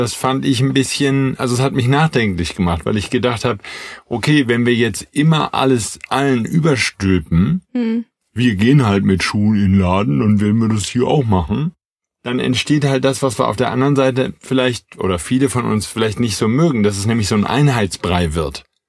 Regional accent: Wuppertal, North Rhine-Westphalia, Germany; Wo ich groß geworden bin, in Wuppertal, da gab es zwei Orte zum Beispiel

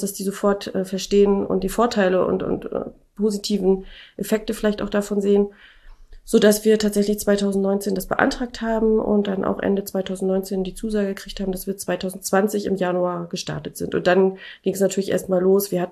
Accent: Schwerin, Mecklenburg-Vorpommern, Germany; also ich komme ja aus Schwerin

